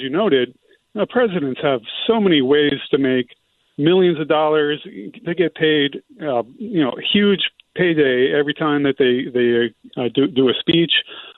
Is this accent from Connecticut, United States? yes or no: yes; Stamford, Connecticut, United States; It's great to be back on, and great to have at least my voice up in Connecticut. I grew up there in Stamford back in the day.